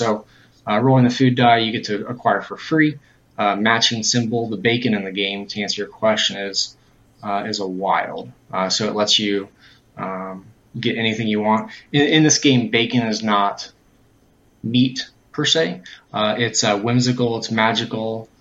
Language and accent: English; Dayton, Ohio, United States; We are from Dayton, Ohio, so just a micro publisher